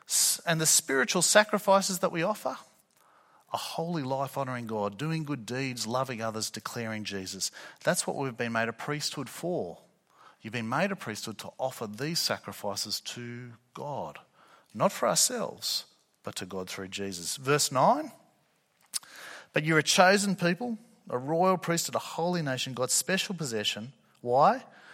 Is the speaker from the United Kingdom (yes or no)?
no; Australia; I may be an Australian, but I'm not first and foremost an Australian. I'm first and foremost a Christian.